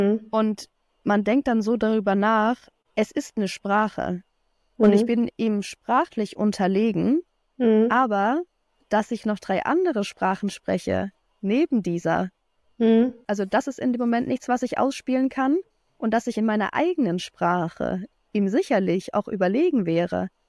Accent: Germany; moved away as an adult; Ich bin ja privilegiert in Deutschland aufgewachsen und habe keinen Akzent.

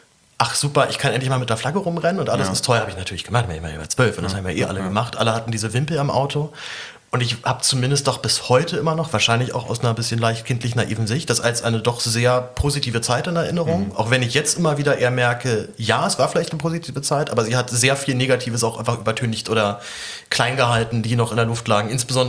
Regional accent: Berlin, Germany; also born or lived in Zehlendorf; Also Berlin.

